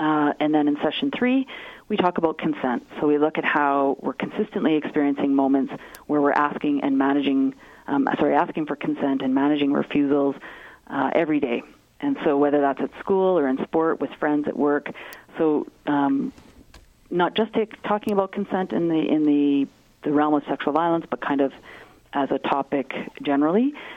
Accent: Saskatchewan, Canada; Yeah, well, I am from Saskatchewan originally

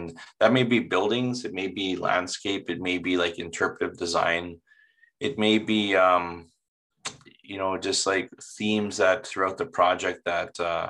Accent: Peguis, Manitoba, Canada; I am from Peguis

